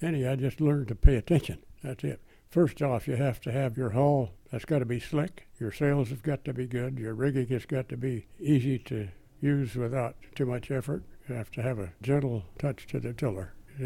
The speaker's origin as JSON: {"language": "English", "town": "Fresno", "region": "California", "country": "United States", "said": "I was from Fresno. There's no water in Fresno."}